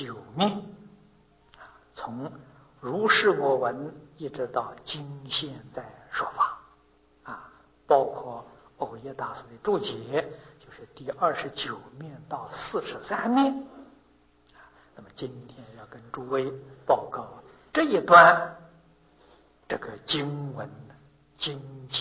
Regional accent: China; 我们中国人讲的思成啊

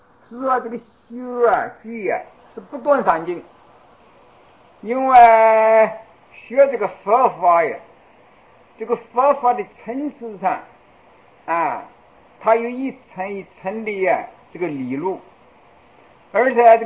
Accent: China; 这一点啊，我们中国人要注意啊。

